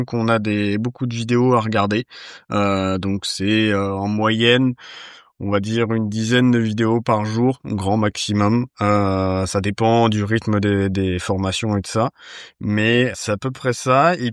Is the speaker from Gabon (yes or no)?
no; Nantes, Pays de la Loire, France; Je suis d'origine de Nantes.